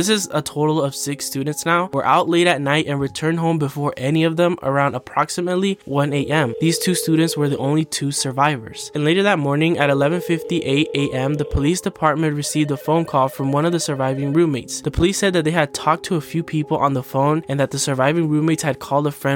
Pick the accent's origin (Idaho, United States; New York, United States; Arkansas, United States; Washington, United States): Idaho, United States; we've actually said it on the podcast before, but we are from Idaho, and it's just terrifying knowing that something like that happened close by.